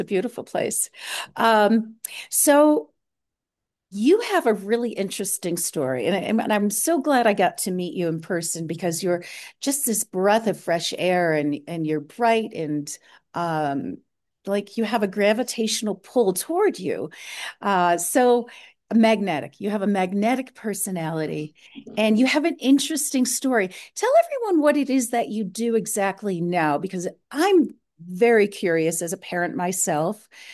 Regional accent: Rochester, New York, United States; Many of the viewers and listeners know that I'm from Rochester, New York, where it is snowing and blizzarding and cold.

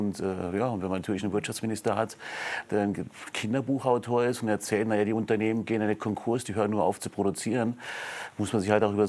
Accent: Saarland, Germany; Also ich komme aus dem Saarland

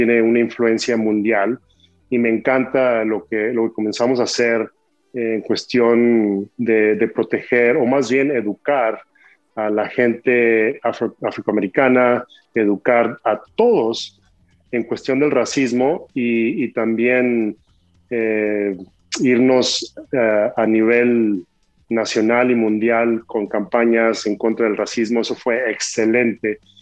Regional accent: Mexico; now in abroad; siendo mexicano, viviendo en el extranjero.

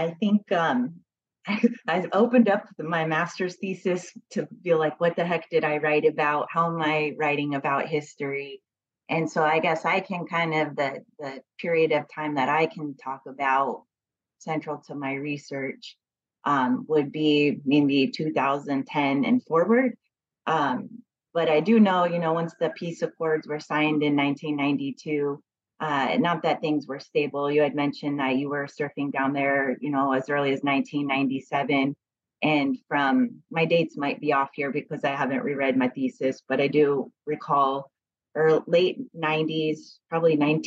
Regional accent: Arizona, United States; who did not grow up in California. I'm from Arizona.

